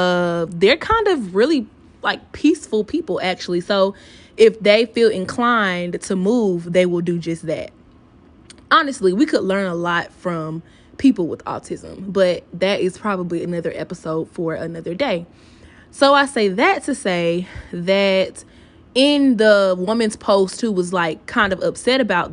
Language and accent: English; Decatur, Georgia, United States; now in Kansas City, United States; I am still in the adjustment phases of living here in Kansas City, Missouri. If you are unaware, I am from Decatur, Georgia. So that is a city in the metropolitan area of Atlanta, just to be specific